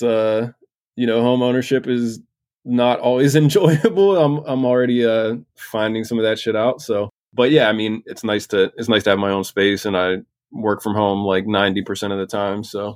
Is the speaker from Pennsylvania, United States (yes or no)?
yes; Pittsburgh, Pennsylvania, United States; Yeah, a little bit. Like, it's called the South Hills. It's just like 8 miles from downtown Pittsburgh.